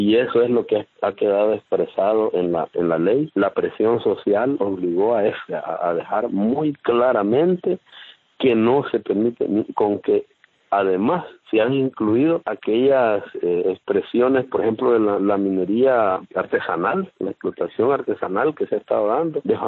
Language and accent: Spanish; El Salvador; como pueblo salvadoreño